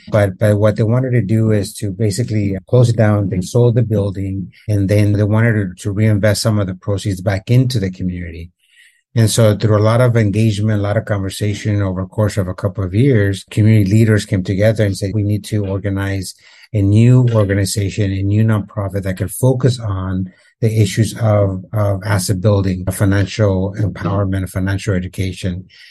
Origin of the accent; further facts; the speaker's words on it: San Jose, California, United States; also born or lived in Mexico; I grew up in San Jose, born in Mexico